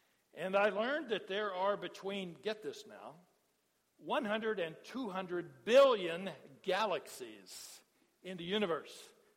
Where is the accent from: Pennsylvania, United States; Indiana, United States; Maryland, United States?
Indiana, United States; now in Milwaukee, United States; I'm from Indiana, you know, and mostly cornfields, all flat.